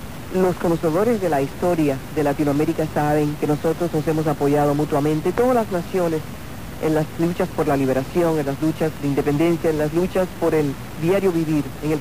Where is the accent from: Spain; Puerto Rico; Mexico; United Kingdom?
Puerto Rico; porque yo soy jíbara, ¿eh? Yo soy puertorriqueña, no se olviden.